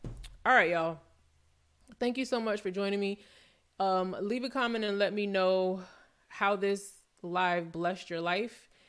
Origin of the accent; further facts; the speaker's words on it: New Jersey, United States; Listen, I'm from North Jersey, right? Growing up, I remember I had to study to get my driver's license.